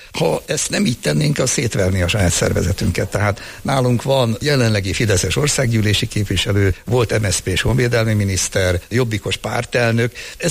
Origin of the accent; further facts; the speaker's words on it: Törökbálint, Pest, Hungary; also born or lived in Jászság; Török Bálinton és Sváb faluban nőttem föl